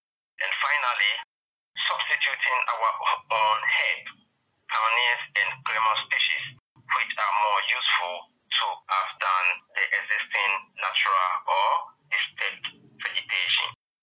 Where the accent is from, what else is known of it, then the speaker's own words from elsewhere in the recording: Ghana; from Ghana.